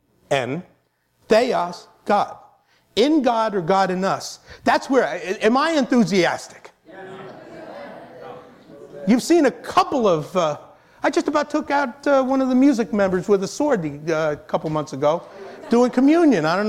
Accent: Brooklyn, New York, United States; I'm from Brooklyn, and I taught seventh grade for 36 years.

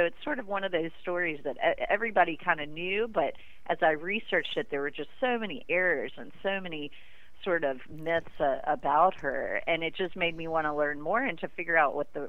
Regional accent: Richmond, Virginia, United States; I grew up in Richmond, kind of a similar background.

